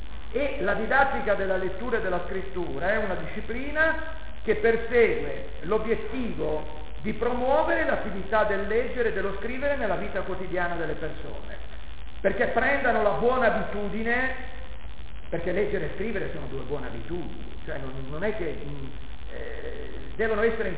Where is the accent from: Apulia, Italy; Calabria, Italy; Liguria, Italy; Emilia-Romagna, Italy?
Liguria, Italy; Cosa volete, sono ligure, non butto via niente